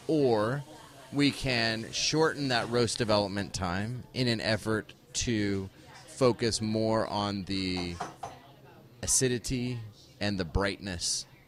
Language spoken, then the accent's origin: English; Texas, United States; I'm originally from Texas.